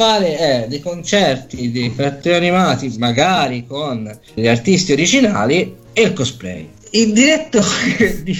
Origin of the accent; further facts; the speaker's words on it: Viareggio, Tuscany, Italy; io sono di Viareggio, no?